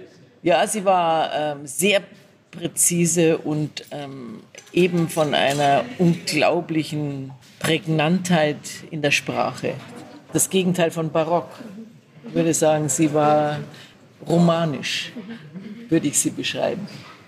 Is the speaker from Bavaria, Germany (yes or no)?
yes; Munich, Bavaria, Germany; habe dieses Jahr meinen 70. Geburtstag gefeiert. Bin Münchnerin, gebürtig, bin katholisch erzogen worden, aber aus der Kirche ausgetreten.